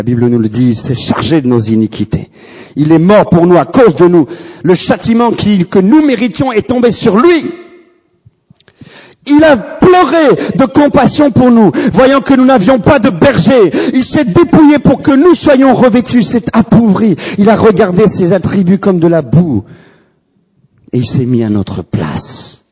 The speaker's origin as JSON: {"language": "French", "country": "France", "said": "je reste en France, je suis français, et je veux mon pays."}